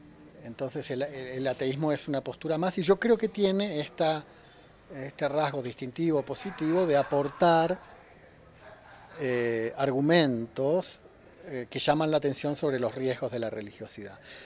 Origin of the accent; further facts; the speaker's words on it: Argentina; Es el caso, por ejemplo, en mi país, en la Argentina.